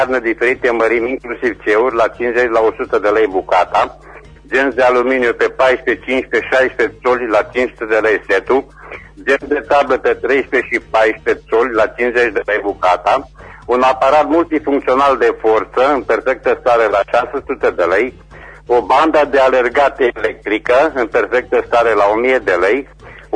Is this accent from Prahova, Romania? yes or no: no; Reșița, Caraș-Severin, Romania; sunt din Reșița